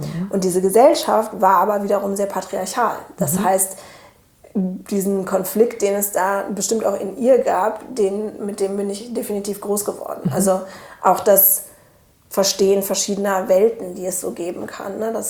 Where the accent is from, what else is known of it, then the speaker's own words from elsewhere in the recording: Cologne, North Rhine-Westphalia, Germany; ich bin Kölnerin auf jeden Fall, weil ich halt in Ehrenfeld geboren bin.